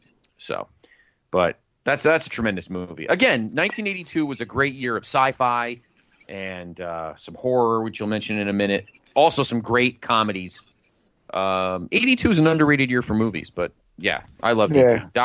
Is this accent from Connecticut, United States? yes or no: yes; West Haven, Connecticut, United States; I remember standing in line at the Forest Theater in West Haven in my hometown.